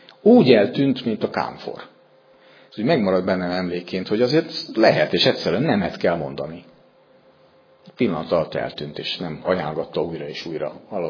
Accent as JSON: {"language": "Hungarian", "country": "Hungary", "said": "Én nagyon-nagyon megvallom, mindenki tudja, aki ismer, hogy én nagyon örülök neki, hogy magyar vagyok, ezt őszintén mondom, én nem is szeretnék semmi más lenni."}